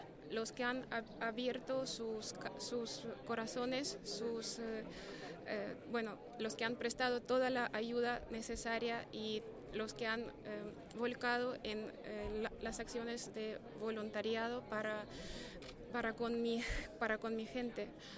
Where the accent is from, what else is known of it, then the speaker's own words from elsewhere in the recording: Ukraine; Spanish is a second language; en nombre del pueblo, de mi pueblo, de Ucrania